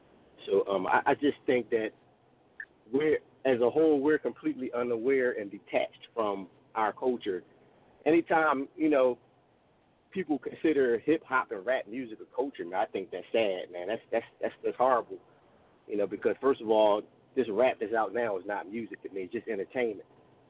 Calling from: Philadelphia, Pennsylvania, United States; I'm calling from Philly.

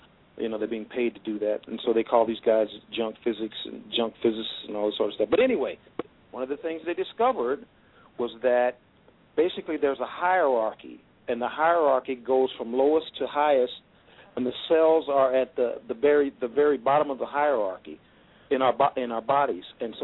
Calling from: New Mexico, United States; I'm calling from New Mexico.

